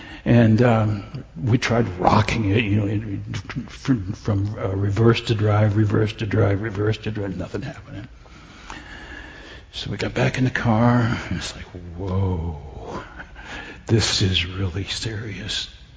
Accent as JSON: {"language": "English", "region": "Midwest", "country": "United States", "tie": "born or raised there", "also_born_or_lived": "Canada / Northeast", "said": "I grew up in the Midwest. I used to live in Canada. I've lived in the Northeast."}